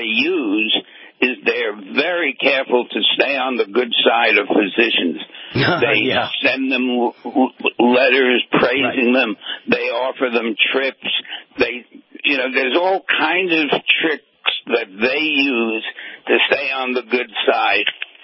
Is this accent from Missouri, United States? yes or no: no; New York City, New York, United States; We're two New Yorkers.